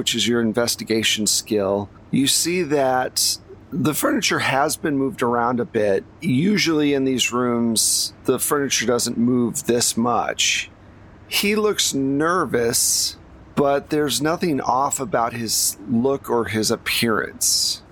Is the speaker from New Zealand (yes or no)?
yes; New Zealand; No. I'm visiting. I'm from New Zealand.